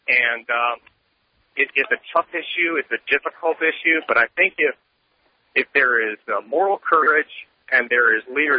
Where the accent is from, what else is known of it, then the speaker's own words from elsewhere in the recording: the South, United States; I grew up in the South.